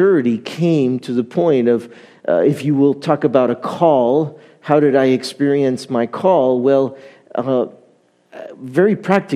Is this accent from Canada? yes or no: yes; Montreal, Quebec, Canada; I was raised in Montreal, but of Italian origin, and was saved at the age of 25. So I'm about 35 now